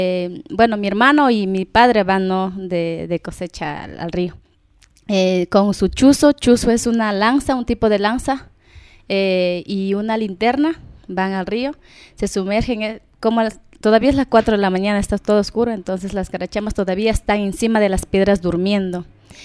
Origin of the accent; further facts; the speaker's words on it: Pastaza, Ecuador; Bueno, está dentro de la provincia de Pastaza, está el cantón Santa Clara.